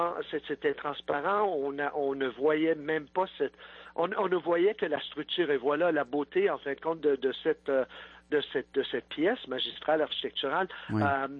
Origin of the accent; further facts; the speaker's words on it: Ottawa, Ontario, Canada; J'avais, en fin de compte, 13 ans, l'année de l'Expo. J'habitais à Ottawa, je suis franco-ontarien, et avec ma famille, on n'était vraiment pas bien nantis